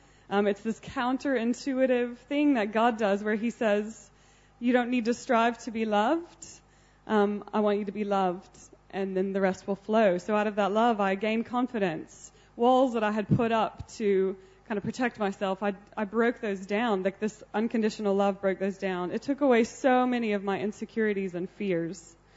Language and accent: English; United States; accent: American; I'm obviously American based on my accent. We lived in America for a year and a half.